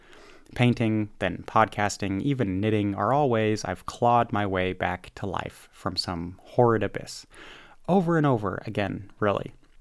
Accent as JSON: {"language": "English", "country": "United States", "said": "I do a show about the US in German, and since I'm an American, I give a slice of my private life every once in a while"}